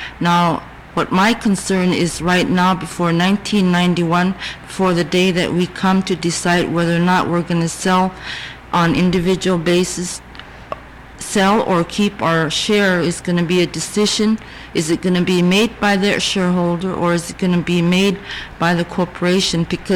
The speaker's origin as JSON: {"language": "English", "town": "Selawik", "region": "Alaska", "country": "United States", "tie": "born or raised there", "moved": "as an adult", "lives_now": "Anchorage, United States", "said": "I'm originally from Selwick. I was born in Kotzebue, raised in Selwick all my life, up until 19. I was 19 years old when I left my village and moved to Anchorage."}